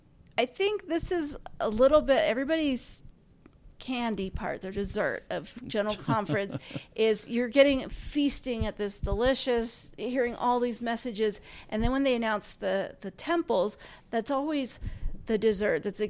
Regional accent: Indiana, United States; also born or lived in Southern California; now in Utah, United States; I did not grow up in Utah. Derek did. I grew up in Indiana. I lived for several years in Southern California, and I went to school in Utah.

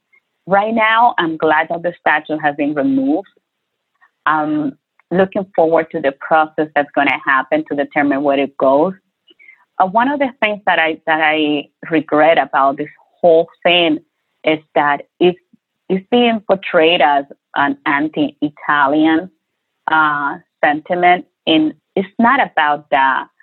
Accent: Dominican Republic; moved away; I'm an immigrant from Black Dominican, from the Dominican Republic.

